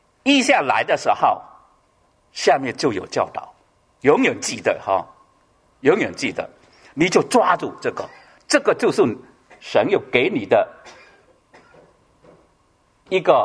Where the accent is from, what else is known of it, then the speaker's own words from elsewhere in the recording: China; 我们中国人呢，如果看到那一个人做事情错了，或者做事情与大家有冲突的，我们就会讲什么话？